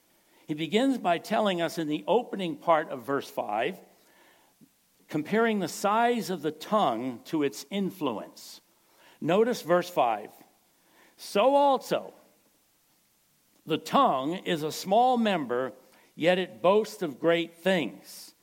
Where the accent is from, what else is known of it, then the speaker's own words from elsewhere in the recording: Rhode Island, United States; I come from Rhode Island, okay?